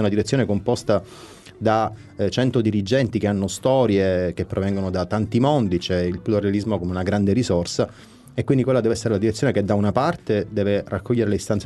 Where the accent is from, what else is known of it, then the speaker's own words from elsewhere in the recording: Sicily, Italy; A questo punto io da siciliano mi chiedo